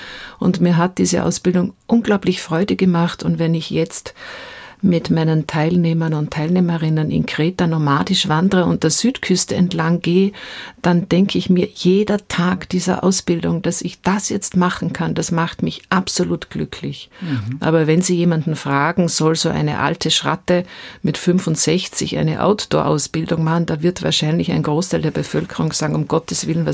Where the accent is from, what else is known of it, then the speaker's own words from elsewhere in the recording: Paris, Île-de-France, France; habe alle diese Lieder gesungen aus meiner Jugend in Paris